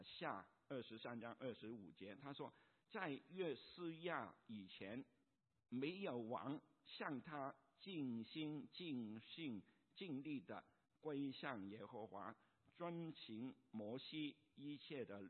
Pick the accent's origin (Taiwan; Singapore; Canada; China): China